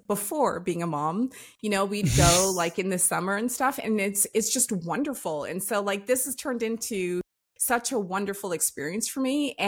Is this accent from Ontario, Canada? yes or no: yes; Toronto, Ontario, Canada; dad immigrated from Trinidad to Canada way before I was born, my sister as well. And basically, like, then my mom moved to Toronto. They had me. I grew up in Toronto. Obviously, I'm a native.